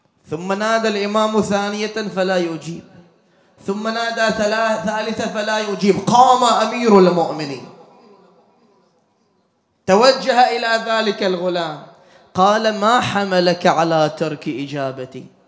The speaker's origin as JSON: {"language": "Arabic", "country": "Bahrain", "said": "يبيعون المكاتب عندنا في البحرين"}